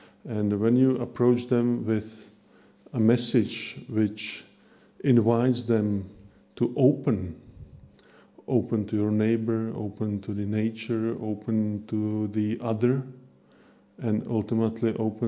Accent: Nové Město nad Metují, Hradec Králové Region, Czechia; English is a second language; This is Prague, but I'm not from Prague. I'm from this little place where the mark is. This place is called Nové Město nad Metují. You don't need to bother with pronunciation. It's a small, relatively small town.

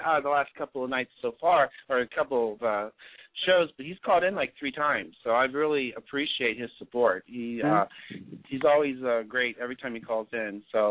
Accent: Ohio, United States; now in California, United States; I grew up in Ohio, like I said, I think before in a previous show, and I was used to, you know, like 25 below zero weather and ice and snow and all that. And I've lived in California now for 20 years.

